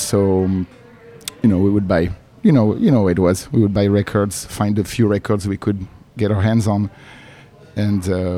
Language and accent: English; Paris, Île-de-France, France; English is a second language; I grew up in Paris, yes.